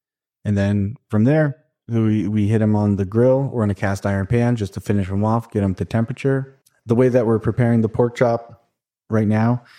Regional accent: Vermont, United States; also born or lived in New Hampshire, United States; So I was born in Vermont and spent a lot of my life in New Hampshire, right on the border of the Connecticut River there.

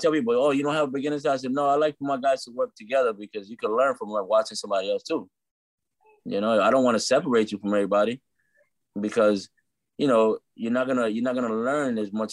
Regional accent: Brooklyn, New York, United States; I was born and raised in Brooklyn, man.

